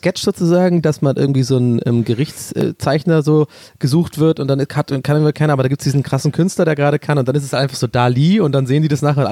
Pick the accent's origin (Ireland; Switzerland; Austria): Ireland; 99 Flake hast du bei uns in Irland.